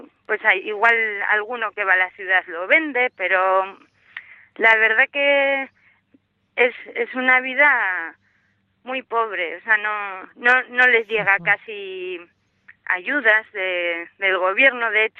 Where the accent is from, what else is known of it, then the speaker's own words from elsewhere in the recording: Monterrey, Nuevo León, Mexico; yo vengo de Monterrey, que la cultura es más cerrada también, o son más serios.